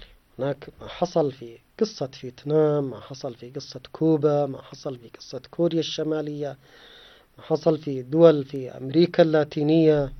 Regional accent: Yemen; نحن كشعب يمني بهويتنا الإيمانية وانتمائنا للإسلام

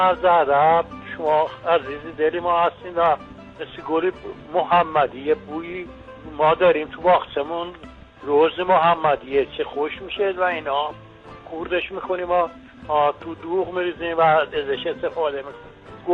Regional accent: Isfahan, Iran; از اصفهان

